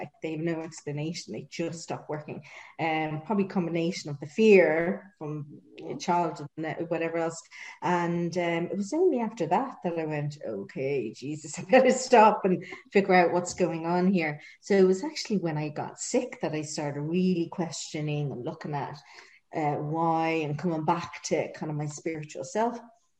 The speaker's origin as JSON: {"language": "English", "country": "Ireland", "said": "Sorry, I'm Irish, trying to not curse you."}